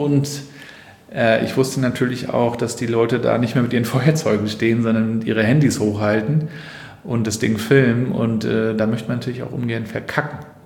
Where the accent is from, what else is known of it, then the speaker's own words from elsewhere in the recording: Rostock, Mecklenburg-Vorpommern, Germany; so als Rostocker